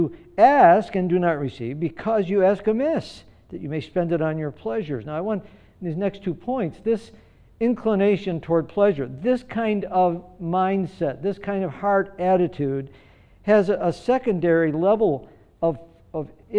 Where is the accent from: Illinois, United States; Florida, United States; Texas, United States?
Illinois, United States; Chicago; When I was a boy growing up in Chicago, I can still remember this in my mind, of just playing war as a little boy.